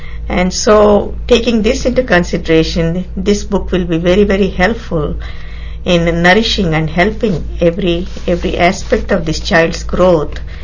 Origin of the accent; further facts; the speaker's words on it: India; it was so close while I was growing up in India.